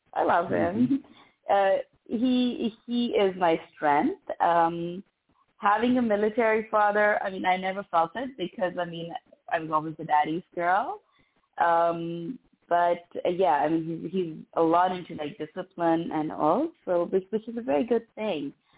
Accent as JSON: {"language": "English", "country": "Pakistan", "said": "So I'm coming from Pakistan."}